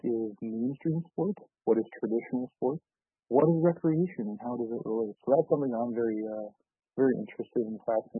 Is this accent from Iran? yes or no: no; Winnipeg, Manitoba, Canada; being a very urbanized person, growing up in Winnipeg in the big city, kind of having all resources here, being a member of Red River Métis Nation, but identifying kind of with my heritage later in life